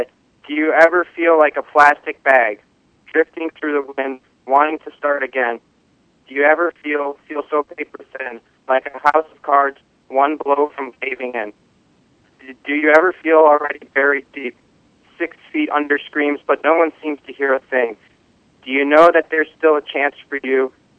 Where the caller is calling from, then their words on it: Denver, Colorado, United States; By Denver.